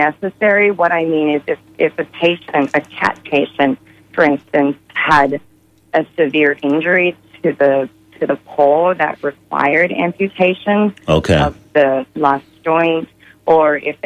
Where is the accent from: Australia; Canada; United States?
Australia; I'm originally from Australia, as you mentioned